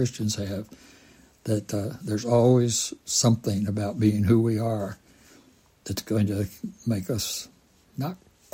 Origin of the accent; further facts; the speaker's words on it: Tennessee, United States; That was a bit of my experience growing up in East Tennessee.